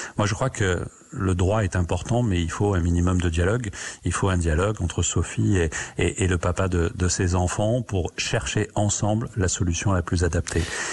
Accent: south of France, France; comme on dit chez moi dans le Sud

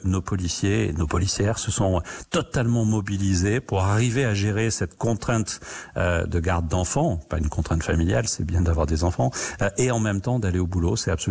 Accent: south of France, France; comme on dit chez moi dans le Sud

